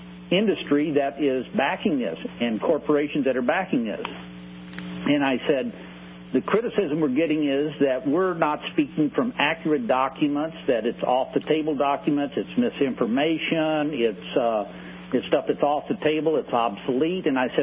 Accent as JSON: {"language": "English", "region": "Missouri", "country": "United States", "said": "I got up and I introduced myself and told him I was … from Missouri"}